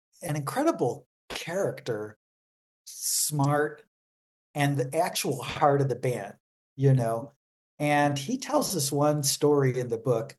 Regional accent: Taylor, United States; But it was growing up in Taylor that gave me that sense of freedom and that sort of sensibility.

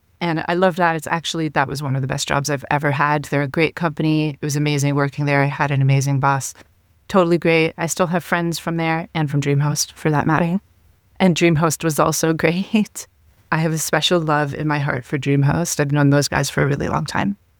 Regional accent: Venice Beach, California, United States; So I'm from Venice Beach, California, and I'm actually an artist and my background is in art.

